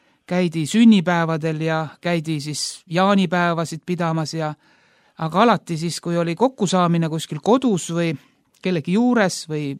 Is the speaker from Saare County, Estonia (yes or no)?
no; Tallinn, Harju County, Estonia; Ma olen pärit kristlikust kodust ja perekonnast